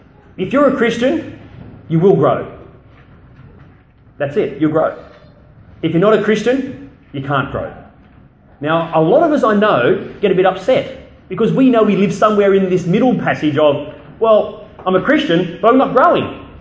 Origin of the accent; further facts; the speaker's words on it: New South Wales, Australia; I grew up in the Riverina, where nearly every second place was growing grapes